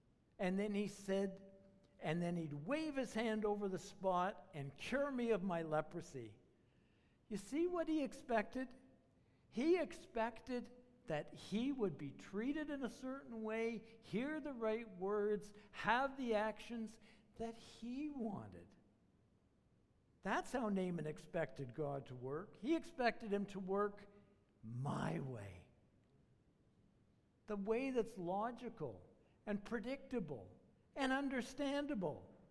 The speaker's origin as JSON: {"language": "English", "town": "Toronto", "region": "Ontario", "country": "Canada", "tie": "born or raised there", "said": "Well, I grew up in Toronto."}